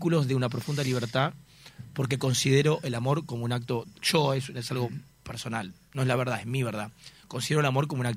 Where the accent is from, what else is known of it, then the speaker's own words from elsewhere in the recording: Argentina; Yo soy argentino hasta la chota.